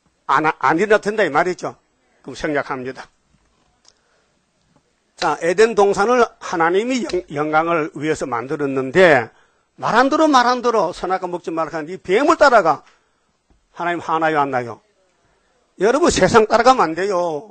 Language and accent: Korean; Gyeongsang, South Korea; accent: Gyeongsang dialect; 내가 경상도 사나이인데 경상도 사투리 막 하잖아요.